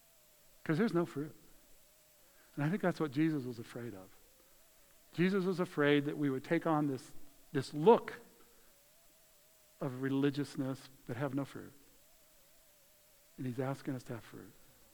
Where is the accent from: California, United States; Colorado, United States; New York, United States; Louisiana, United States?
Colorado, United States; I grew up in Colorado, where in the spring, it's so fun to see the sun come out and things begin to happen.